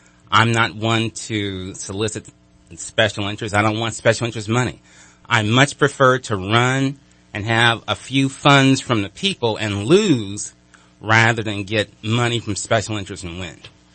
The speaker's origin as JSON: {"language": "English", "town": "Oakland", "region": "California", "country": "United States", "said": "All right, well, you know, I'm from Oakland. I've been in the North State for 12 years."}